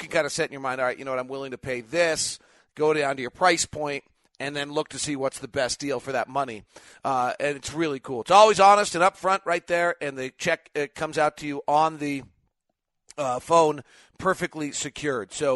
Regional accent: Manhattan, Kansas, United States; I am from Manhattan, Kansas.

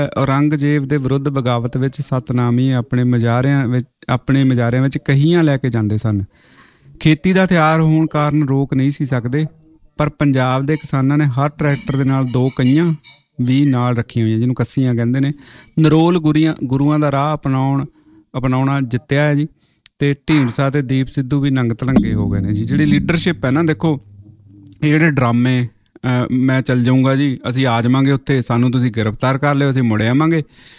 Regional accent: Punjab, India; ਰੱਬ ਦਾ ਕੋਟ ਕੋਟ ਧੰਨਵਾਦ ਕਰਦਾ ਹਾਂ ਕਿ ਸਾਡਾ ਜੰਮਪਲ ਪੰਜਾਬ ਦਾ ਹੈ ਅਤੇ ਪੰਜਾਬ ਦੀ ਧਰਤੀ ਵਿੱਚ ਹੀ ਇਹ ਗੁਣ ਹੈ

